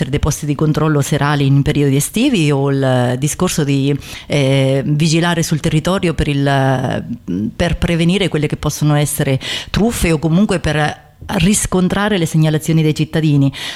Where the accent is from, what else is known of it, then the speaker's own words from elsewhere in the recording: Macerata, Marche, Italy; Perché vengo da Macerata